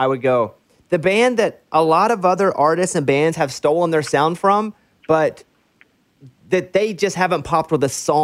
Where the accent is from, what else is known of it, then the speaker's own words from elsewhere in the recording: Arkansas, United States; Like, I grew up in Arkansas, and I love country music, but I listened to 90s hip-hop.